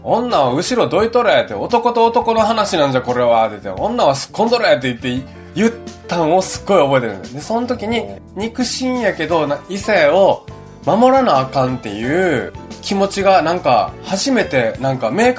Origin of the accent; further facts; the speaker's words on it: Ushibuka, Kumamoto, Japan; 天草の方の牛深っていうところに住んで、あの、生まれ育ちがそこなんですけども